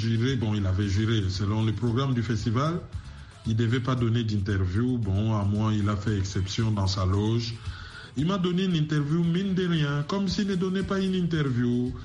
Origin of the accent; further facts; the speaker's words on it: DR Congo; la République démocratique du Congo, mon pays d'origine